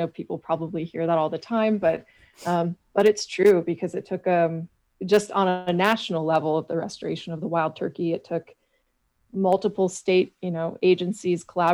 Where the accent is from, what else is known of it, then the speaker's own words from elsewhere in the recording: Michigan, United States; I think like even my home state of Michigan and other states in the country can thank, you know, Missouri birds